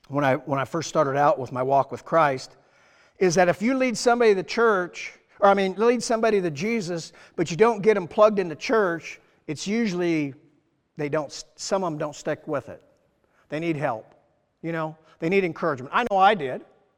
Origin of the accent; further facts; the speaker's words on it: Iowa, United States; to come back here to my hometown and to to do some things in Iowa